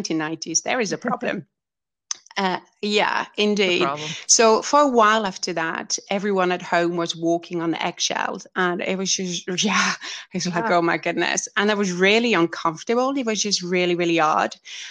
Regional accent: France; So, anyway, I grew up in France

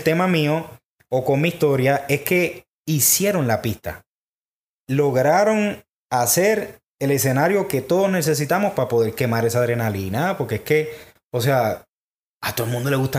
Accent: Puerto Rico; Pues, para el que no conoce, yo soy el boricua, ¿no?

